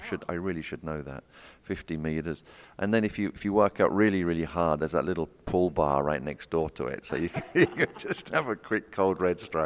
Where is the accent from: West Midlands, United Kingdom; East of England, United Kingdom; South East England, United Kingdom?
East of England, United Kingdom; Bedford; I'm originally from Bedford, just outside London.